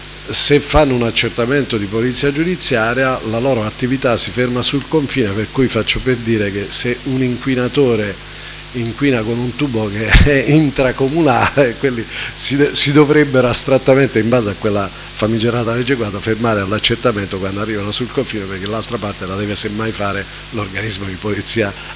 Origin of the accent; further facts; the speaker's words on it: Lucca, Tuscany, Italy; io poi in fondo vengo da Lucca, quindi conosco Prato.